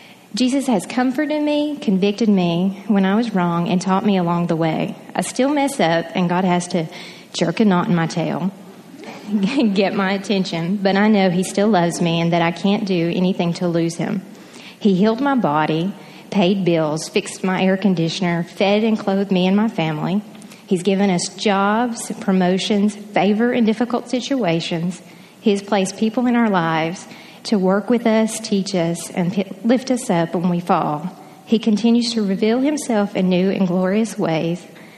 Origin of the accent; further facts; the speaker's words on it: Oliver Springs, Tennessee, United States; I was raised in Oliver Springs. I went to church sporadically with my mother.